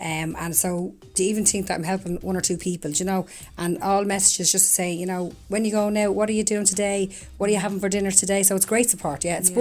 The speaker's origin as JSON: {"language": "English", "town": "Ballyferma", "country": "Ireland", "said": "I'm from Ballyferma, but I currently live in Kildaken."}